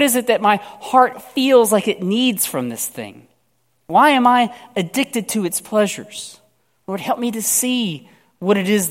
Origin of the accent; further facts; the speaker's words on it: North Carolina, United States; Growing up in North Carolina, we had two different types of barbecue that you could get typically